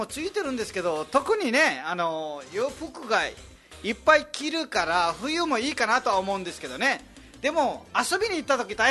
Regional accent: Nepal; Japanese is a second language; now in Japan; 私はもう本当にちっちゃい頃まで、ちっちゃい4歳か5歳まで山のところにいて、でそこから引っ越ししてちょっと町のところに降りてきたんですけども

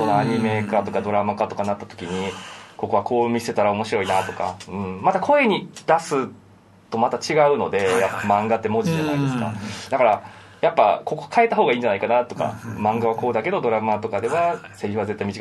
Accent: Osaka, Japan; あのやっぱ大阪出身なんで沖縄のこととかまだわからないこといっぱいあるので、

